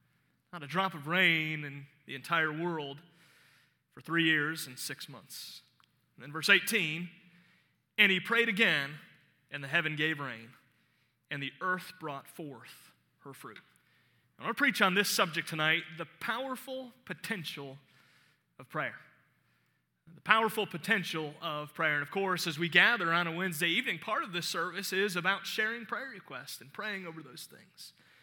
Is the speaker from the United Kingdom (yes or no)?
no; Cleveland, Ohio, United States; I grew up in Cleveland, Ohio. I'm somewhat proud of that fact, and it's a lovely place.